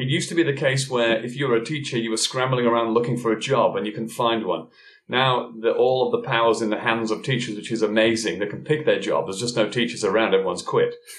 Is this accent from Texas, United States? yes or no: no; North Carolina, United States; My father was an ex. I'm from North Carolina.